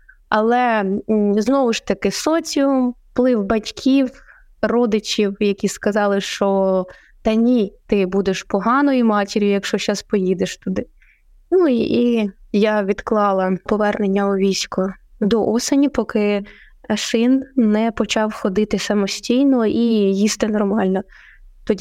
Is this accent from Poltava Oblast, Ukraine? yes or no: yes; Poltava Oblast, Ukraine; і навіть мою рідну Полтавську